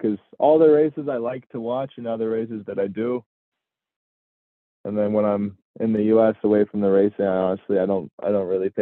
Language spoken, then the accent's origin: English; United States; now in Girona, Spain; I really like where I'm from, and I really like being an American and how we do everything over here.